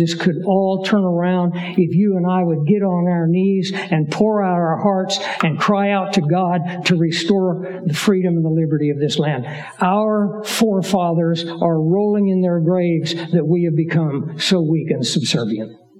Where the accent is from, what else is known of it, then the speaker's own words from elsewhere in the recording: United States; I am an American. I am free.